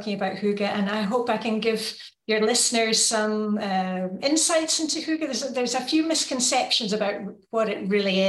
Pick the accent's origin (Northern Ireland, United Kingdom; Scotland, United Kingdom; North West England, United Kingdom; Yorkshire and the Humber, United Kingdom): Scotland, United Kingdom; Edinburgh; also born or lived in Luxembourg; now in Denmark; I'm from Edinburgh in Scotland. I'd been working in Luxembourg for many years in Europe. And then we moved to Denmark